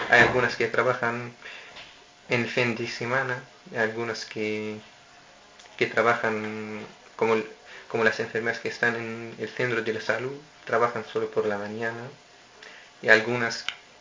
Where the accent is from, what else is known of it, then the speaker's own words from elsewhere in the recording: Damascus, Damascus Governorate, Syria; Spanish is a second language; now in Spain; Soy sirio, de Damasco, de la capital